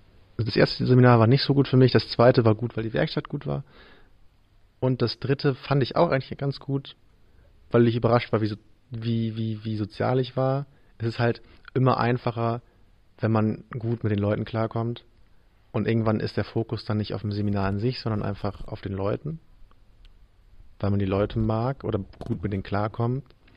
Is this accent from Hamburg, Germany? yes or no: no; Varel, Lower Saxony, Germany; weil ich komme aus Varel und auch eher aus einem ländlichen Teil von Varel. Das ist jetzt nicht komplett weg vom Schuss, aber halt doch schon eher ländlich.